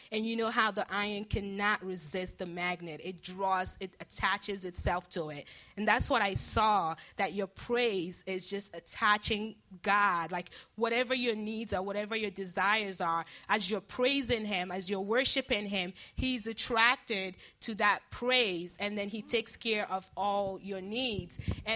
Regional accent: Baltimore, Maryland, United States; And I'm from Baltimore. I live in Owings Mills.

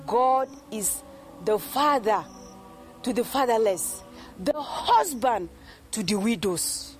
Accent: Nigeria; In Nigeria, there are still attacks now, but it has reduced.

